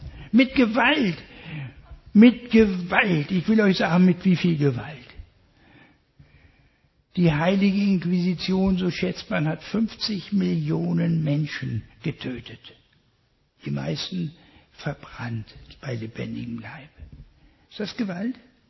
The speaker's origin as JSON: {"language": "German", "country": "Ethiopia", "said": "Äthiopien ist ja meine Heimat."}